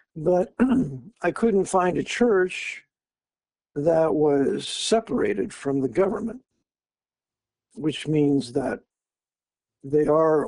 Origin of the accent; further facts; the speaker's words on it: Pinole, California, United States; also born or lived in Oakland, United States; Sure. I was born in California, 1953, in Oakland. I grew up in Pinole, went to high school at Pinole Valley High from 68 to 72.